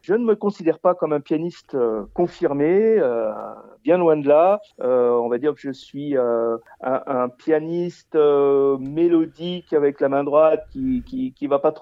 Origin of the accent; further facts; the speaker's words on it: Auvergne-Rhône-Alpes, France; je suis savoyard d'origine, et en 2019, avec mon épouse, on a déménagé, et on est venu dans le Morvan